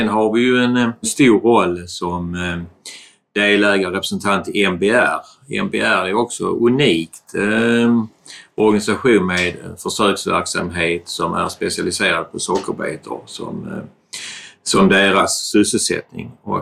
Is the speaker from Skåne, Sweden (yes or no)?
yes; Skåne, Sweden; jag är från Österlen.